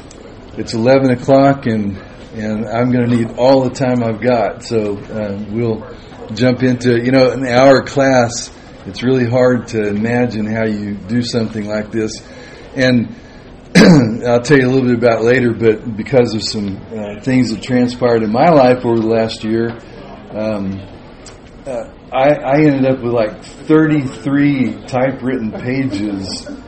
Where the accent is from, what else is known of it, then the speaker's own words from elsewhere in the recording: California, United States; also born or lived in Texas; We moved in September, and I was in Bernie, Texas for about 28 years near Bastrop. And so, anyway, it's wonderful. We're glad to be out here. I'm a native Californian